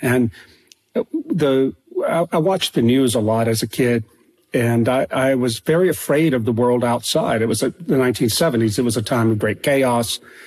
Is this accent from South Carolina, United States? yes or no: no; Louisiana, United States; also born or lived in Philadelphia; I moved with my wife and kids back to my hometown in Louisiana from Philadelphia, not because I particularly wanted to live in a little village on the river